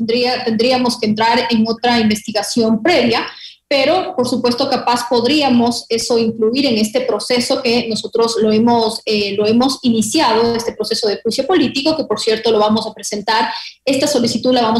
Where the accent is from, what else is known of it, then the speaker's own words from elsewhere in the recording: Ecuador; como ecuatorianos tengamos que seguir pagando una remuneración